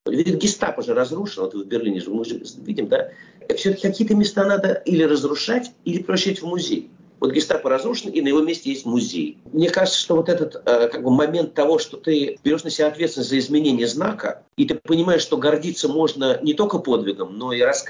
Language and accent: Russian; Russia; moved away; я, например, вырос в России, прожил там все-таки очень много лет своей жизни.